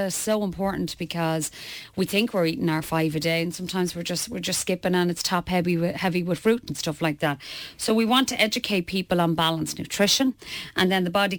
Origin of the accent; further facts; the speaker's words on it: Belcamp, Leinster, Ireland; I'm from Belcamp. I went to school in Darndale. My family moved on to Clare Hall.